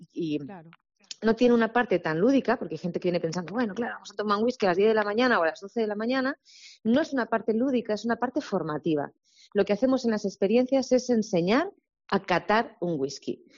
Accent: Segovia, Castile and León, Spain; yo, que soy de Segovia

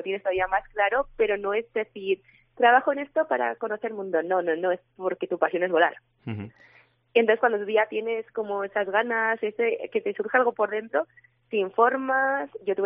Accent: Noáin, Navarre, Spain; Yo soy de Noain.

